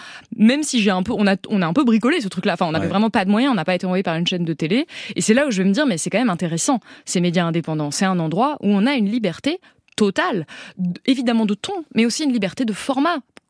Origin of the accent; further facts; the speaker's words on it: Auvergne-Rhône-Alpes, France; je viens d'Ardèche où il n'y a pas de gare, où il n'y a pas d'autoroute, où la voiture est absolument essentielle pour se déplacer